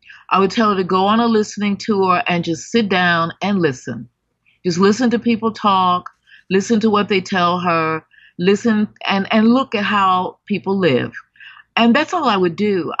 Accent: United States; now in United Kingdom; But in Britain, I'm called an American. And I had to actually reconcile what that meant for me, because my half my life has been here.

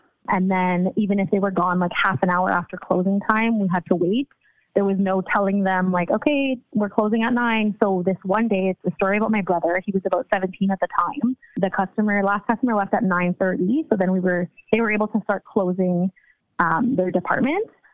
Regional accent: Ontario, Canada; Ontario, Canada.

